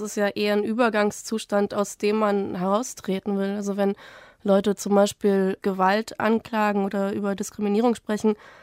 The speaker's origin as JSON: {"language": "German", "region": "Berlin", "country": "Germany", "tie": "born or raised there", "said": "Also ich bin ja in Neukölln aufgewachsen"}